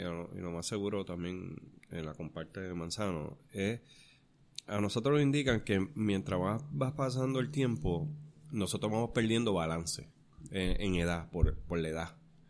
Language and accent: Spanish; Vega Baja, Puerto Rico; Yo soy de Vega Baja